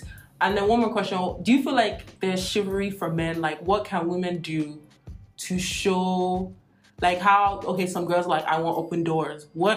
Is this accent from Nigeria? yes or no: yes; Nigeria; because I'm Nigerian, so I'll speak on Nigerian women.